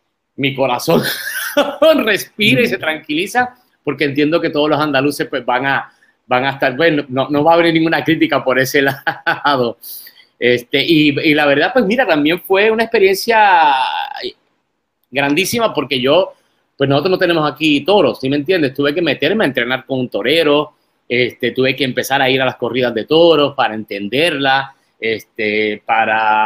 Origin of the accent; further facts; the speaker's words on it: Puerto Rico; de San Juan, Puerto Rico, tío. Y nos echamos a reír. Y él me dice, ¿que tú eres puertorriqueño? Y le digo, sí, yo soy puertorriqueño. Y me dice, pero es que para mí eres andaluz.